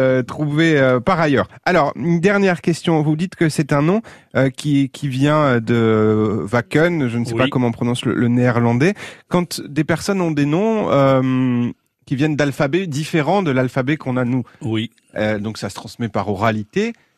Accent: Grand Est, France; born there; Toute ma vie sera marquée sur mon passeport que je suis né en Moselle

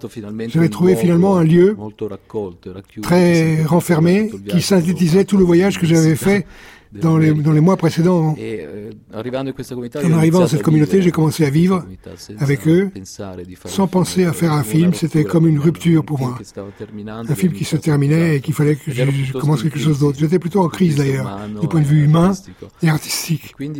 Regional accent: Italy; also born or lived in New York, United States; je suis italien. Même si je suis un italien assez peu ordinaire, parce que j'ai beaucoup voyagé. Mon identité est certainement italienne. J'ai la double nationalité américaine et italienne, mais je me sens profondément italien.

